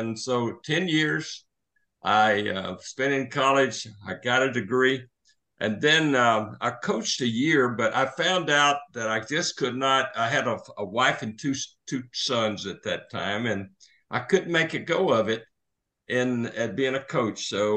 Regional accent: Alabama, United States; I grew up in the South. It didn't take long to listen to me to know where I grew up, but I grew up in South Alabama in the era of segregation.

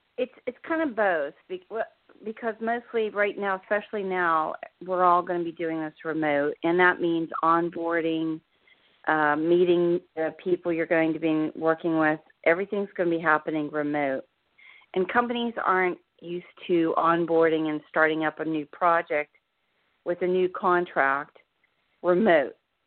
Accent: Pittsburgh, Pennsylvania, United States; now in New Jersey, United States; Should I go back to, I'm originally from Pittsburgh. Should I go back towards our area? Should I finally settle down here in New Jersey permanently?

